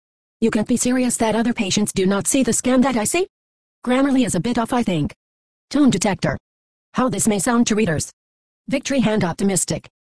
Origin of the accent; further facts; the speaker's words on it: San Bernardino, California, United States; while I was away to my hometown here in San Bernardino that one trip my father died in 2013